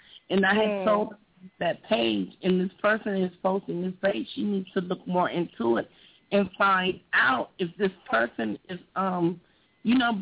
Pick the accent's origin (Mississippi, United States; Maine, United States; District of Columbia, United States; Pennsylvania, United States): District of Columbia, United States; Washington; now in California, United States; I'm from Washington, D.C. I live in California. I'm from Washington, D.C.